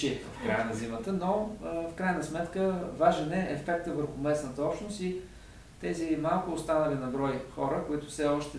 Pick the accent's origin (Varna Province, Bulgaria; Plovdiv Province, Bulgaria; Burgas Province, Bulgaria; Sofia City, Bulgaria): Plovdiv Province, Bulgaria; Plovdiv; Веднага се сещам за подобен пример в моя роден град Пловдив